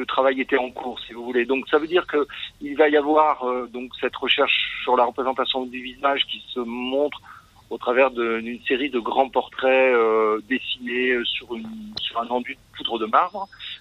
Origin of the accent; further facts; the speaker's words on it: Paris, Île-de-France, France; born there; now in Bordeaux, France; Je suis né à Paris, j'ai fait les Beaux-Arts à Bordeaux. Ensuite, j'ai habité à Paris, je suis retourné à Paris pendant une dizaine d'années.